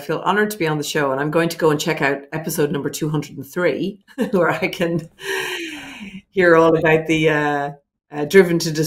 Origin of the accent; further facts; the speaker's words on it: Ireland; I was brought up in Ireland, a small country where there was only 4 million people. And my cousins and my family all lived within 10 minutes of me